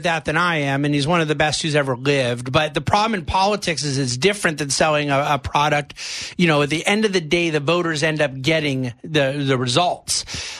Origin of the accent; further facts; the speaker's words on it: United States; Of course. I'm an American.